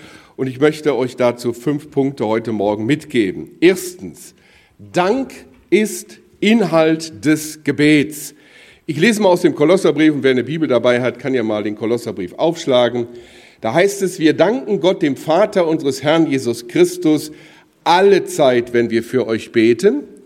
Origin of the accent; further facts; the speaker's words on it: Wuppertal, North Rhine-Westphalia, Germany; ich komme ja eigentlich aus Wuppertal, da bin ich geboren.